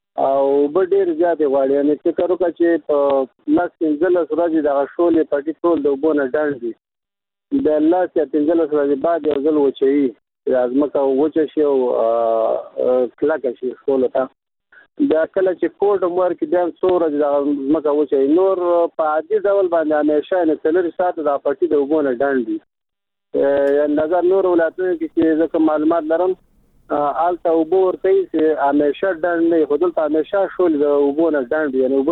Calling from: Kunduz, Afghanistan; زه د کندز ولایت اوسیدونکی یم.

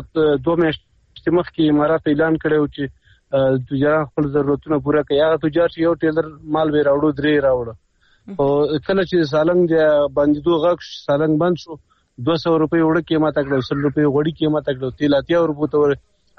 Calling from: Kabul, Afghanistan; سلامونه احترامات د کابل خار نه

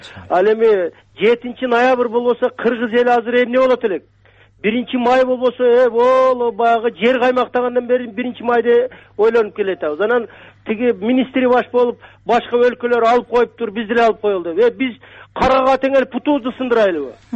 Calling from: Bishkek, Kyrgyzstan; мен Бишкектенмин

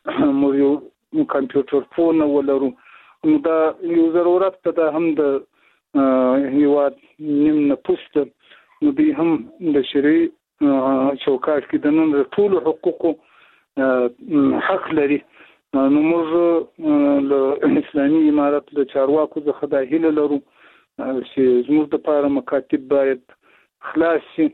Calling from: Zabul, Afghanistan; د زابل ولایت شاجیل ولسوالۍ سره په اړیکه کیم

